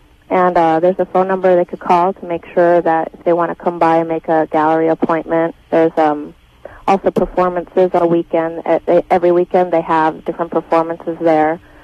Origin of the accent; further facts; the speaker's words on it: Los Angeles, California, United States; I'm Jewish, and I also come from a garment industry background. My father worked in the Los Angeles. I grew up in Los Angeles